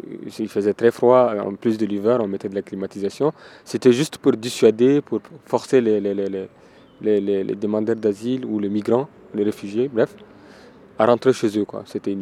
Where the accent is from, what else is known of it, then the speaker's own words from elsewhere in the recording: Chad; ce qui se passe chez moi, au Tchad